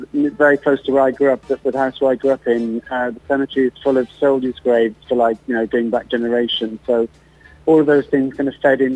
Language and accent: English; Bridgend, Wales, United Kingdom; also born or lived in York; but I grew up in Bridgend in South Wales.